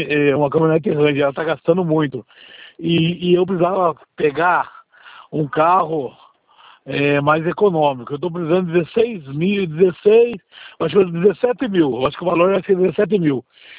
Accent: Salto de Pirapora, São Paulo, Brazil; Eu sou de Salto de Pirapora.

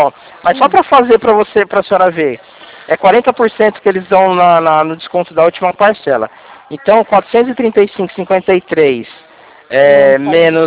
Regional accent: Presidente Prudente, São Paulo, Brazil; eu sou de Presidente Prudente, aqui de Presidente Prudente.

